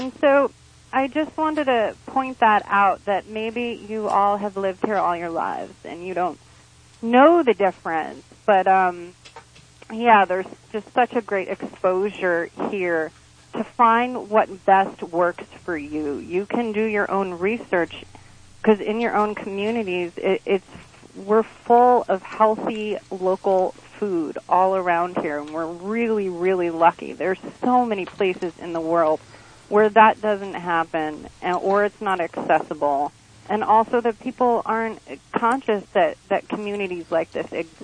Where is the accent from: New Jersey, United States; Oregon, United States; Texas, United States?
New Jersey, United States; And I grew up in New Jersey. There's no culture or consciousness about nutrition where I grew up.